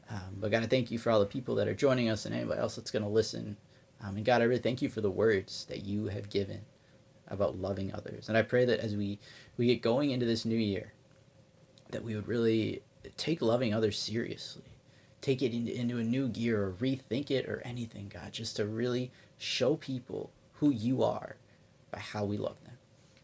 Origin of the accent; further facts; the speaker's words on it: Midwest, United States; it's kind of me playing on, I'm from the Midwest. Those are some Midwest sayings and phrases.